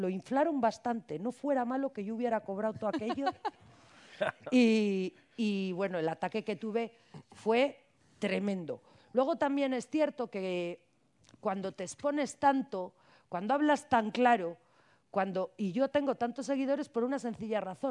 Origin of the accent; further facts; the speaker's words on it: Cantabria, Spain; os puedo garantizar que en mi tierra, que es Cantabria